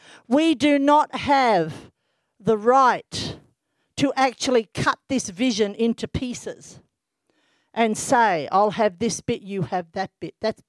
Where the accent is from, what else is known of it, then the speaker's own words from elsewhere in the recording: Australia; I'm Australian, not American.